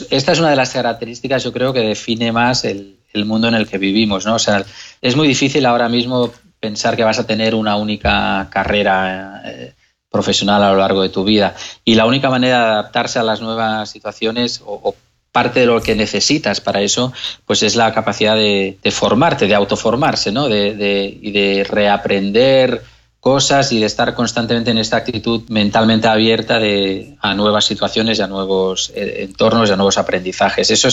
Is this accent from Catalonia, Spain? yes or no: yes; Catalonia, Spain; first language Catalan; Spanish is a second language; En mi caso, además del español, el catalán, que es mi lengua, digamos, materna, ¿no?